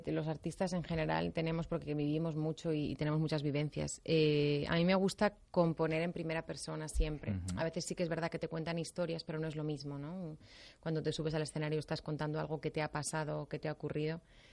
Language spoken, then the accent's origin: Spanish; Spain; Soy muy española, soy muy de mi patria, de mi comida, de mi clima, de todo.